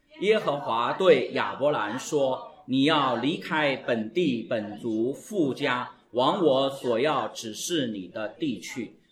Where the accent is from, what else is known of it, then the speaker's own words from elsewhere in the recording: China; 那么就按我们中国人的说法，就是土已经埋到脖子了